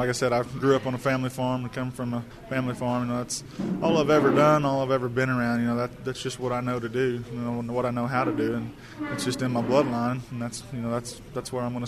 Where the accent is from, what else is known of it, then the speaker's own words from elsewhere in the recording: Cordell, Oklahoma, United States; I'm from the Cordell FFA chapter in Cordell, Oklahoma